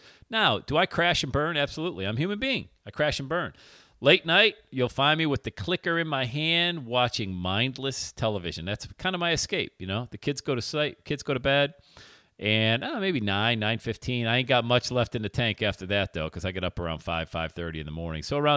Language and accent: English; Buffalo, New York, United States; because I'm from Buffalo, and it talks about the four Super Bowls that the Bills lost in a row.